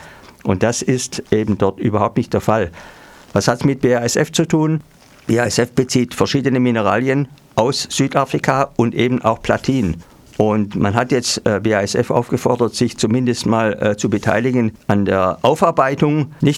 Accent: Schwäbisch Hall, Baden-Württemberg, Germany; in dieser meiner Heimatstadt Schwäbisch Hall

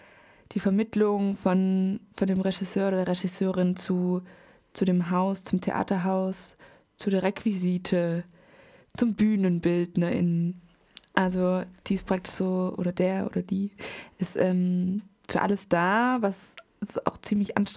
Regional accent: Schwäbisch Hall, Baden-Württemberg, Germany; ich bin aus Schwäbisch Hall

